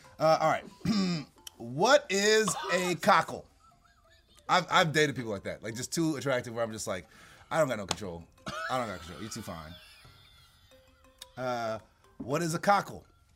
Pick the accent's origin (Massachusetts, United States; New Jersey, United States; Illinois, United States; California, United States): California, United States; Crenshaw; I'm from Crenshaw. I know Crips.